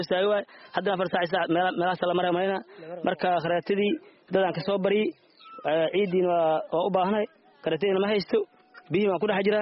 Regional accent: Saakow, Middle Juba, Somalia; waxaan ka soo barakacay degmada Saakow

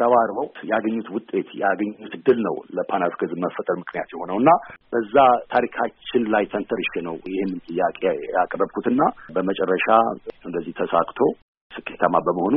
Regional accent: United States; እኔ አሜሪካን ሀገር ነው ተወልጄ ያደግኩት። እዛ ተወልጄ ባድግም በቤተሰቦቼ ምክንያት የኢትዮጵያን ታሪክና ባህል እንዳከብር ለማወቅም ችያለሁኝ

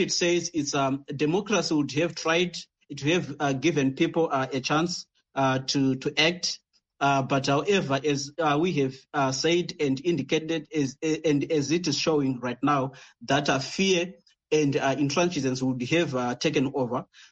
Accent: Midlands, Zimbabwe; by the way, I come from Midlands as well

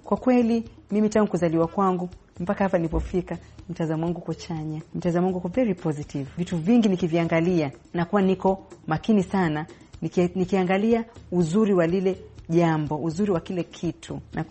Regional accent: Tanzania; Kitu ninachokisema ni kwamba kama Mtanzania ukiwa unafanya jambo

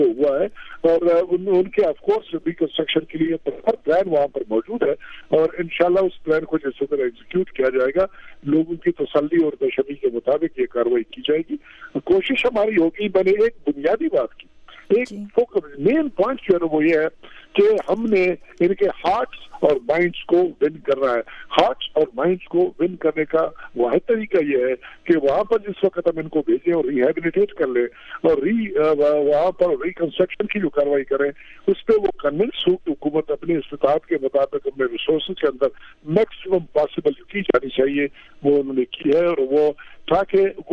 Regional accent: Balochistan, Pakistan; اسی طرح سے میں بلوچستان سے میرا تعلق ہے

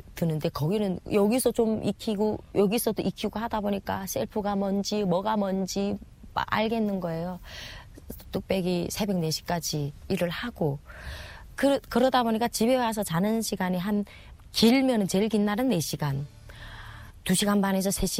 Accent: North Korea; 저는 북한에서 온 사람이고 아무것도 모르니까

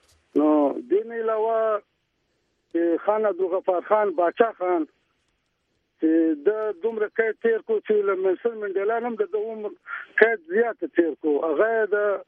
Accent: Zhob, Balochistan, Pakistan; now in Dubai, United Arab Emirates; دا ومنه زه د ژوب اوسېدونکی یم، دلته له ما سره په دوبۍ کښې د پښتونخوا خلک هم شته.

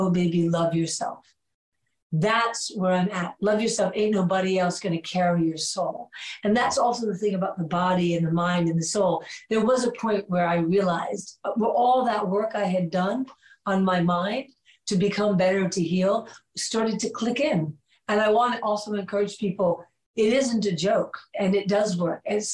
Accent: New York City, New York, United States; We were in the South, probably in Atlanta. Again, I was from New York City.

